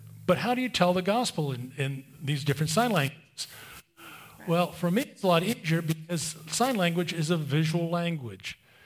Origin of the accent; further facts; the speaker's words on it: Maryland, United States; I'm from Maryland.